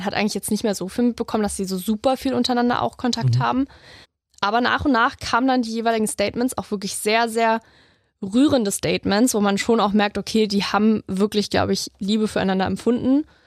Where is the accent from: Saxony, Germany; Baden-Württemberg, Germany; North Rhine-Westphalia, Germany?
Saxony, Germany; Auch hier bei uns in Sachsen gab es welche, habe ich gesehen.